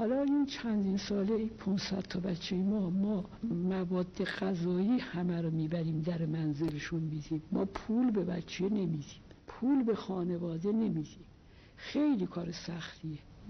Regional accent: Tehran, Tehran Province, Iran; من سال 1314 متولد شدم در بازار تهران، بازار بین الحرمین هست اسمش. من در اونجا متولد شدم، در اونجا زندگی خانوادگی اونجا بوده و اکثریت خانواده من در همون محله بازار زندگی میکردن.

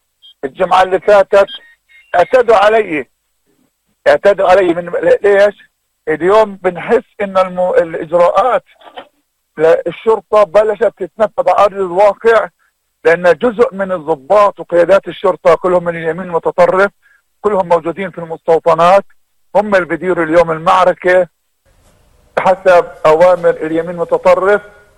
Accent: Jerusalem, West Bank, Palestine; فبنأمل إنه اليوم إحنا كفلسطينيين مقدسيين

